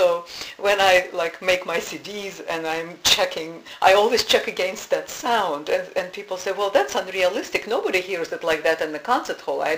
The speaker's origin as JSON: {"language": "English", "country": "Russia", "tie": "born or raised there", "second_language": "English"}